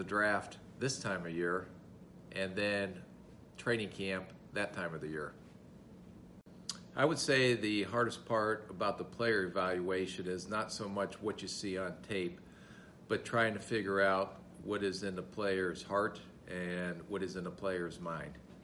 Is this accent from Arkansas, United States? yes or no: no; Canton, Ohio, United States; One is the area of the country that we grew up in Canton, Ohio, where the Pro Football Hall of Fame is.